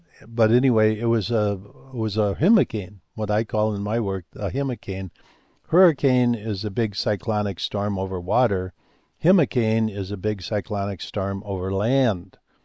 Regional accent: Midwest, United States; And I grew up in the Midwest, and so I'm very familiar with snow.

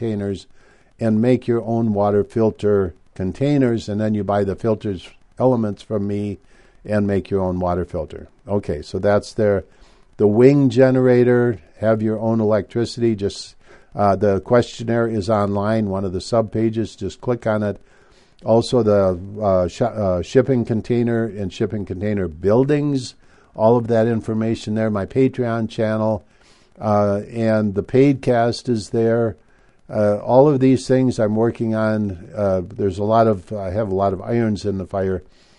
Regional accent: Minnesota, United States; moved away as an adult; also born or lived in Mexico; I grew up in Minnesota, but then after I got out of college, I went to Mexico to follow my nose and adventure.

